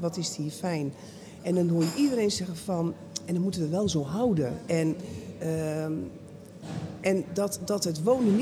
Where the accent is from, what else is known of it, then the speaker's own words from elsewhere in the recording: Amsterdam, North Holland, Netherlands; also born or lived in Den Bosch; En zelf ben ik opgegroeid in Amsterdam in Noord-Holland. Mm-hmm. Maar ik heb in Den Bosch gestudeerd.